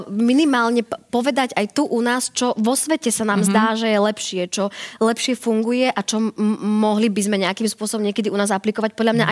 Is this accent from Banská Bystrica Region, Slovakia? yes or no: no; Prešov, Prešov Region, Slovakia; U nás v Prešove, bože, kedy si dávno bol taký sekač na kila